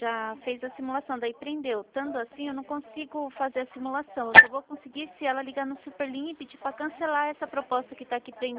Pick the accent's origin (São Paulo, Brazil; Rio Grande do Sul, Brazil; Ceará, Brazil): São Paulo, Brazil; Atibaia; Só que eu já fui para Atibaia, eu sou de Atibaia, na verdade.